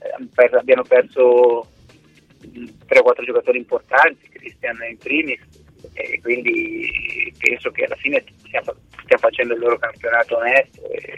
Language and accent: Italian; La Spezia, Liguria, Italy; poi io sono di La Spezia, i Cinque Terre, amo posti di mare